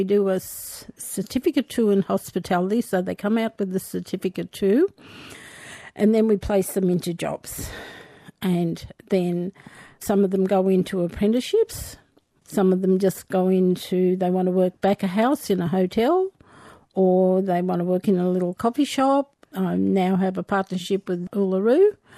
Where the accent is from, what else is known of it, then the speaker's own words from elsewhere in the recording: Walgett, New South Wales, Australia; it's expanded out into my hometown in Walgett and other places